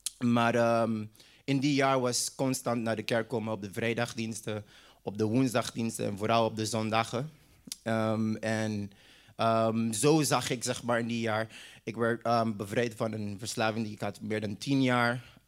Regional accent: Sint Maarten; moved away as an adult; now in Netherlands; Yes, ik ben in 2014 hier naar Nederland gekomen vanuit Sint Maarten. Ik ben geboren en getogen op Sint Maarten.

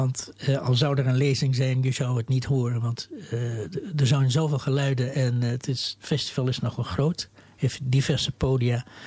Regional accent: Amsterdam, North Holland, Netherlands; Ik kom uit de Bijlmer. Ik heb jarenlang in de Bijlmer, Amsterdamse Bijlmer, gewoond.

